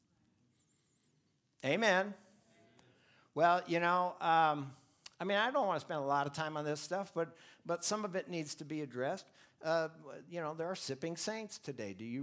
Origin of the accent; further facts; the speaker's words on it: Milwaukee, Wisconsin, United States; I grew up in Milwaukee, just north of Milwaukee. You know what it's like up there. Drinking is like the national pastime in Wisconsin.